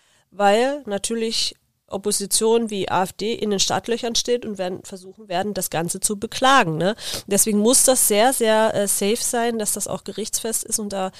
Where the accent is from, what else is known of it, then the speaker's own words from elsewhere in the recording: East Germany, Germany; Werde ich mich jetzt als Ostdeutsche nicht vehement dagegen stellen